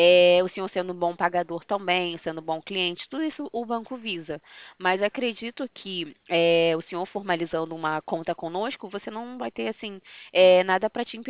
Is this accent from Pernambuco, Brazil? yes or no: no; Rio de Janeiro, Brazil; Não, eu sou do Rio de Janeiro.